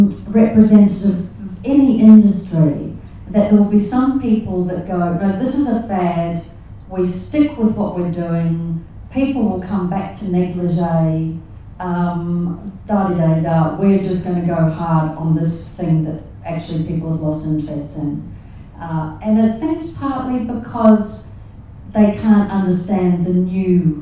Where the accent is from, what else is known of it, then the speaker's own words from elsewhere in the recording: New Zealand; I mean, I grew up in New Zealand